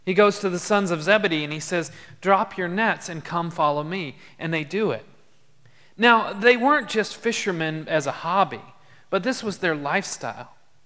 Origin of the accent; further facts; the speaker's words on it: Texas, United States; moved away as an adult; it was kind of a homecoming for me because I grew up in Texas. I spent the first 22 years of my life there. Moved away from Texas and decided I never wanted to go back.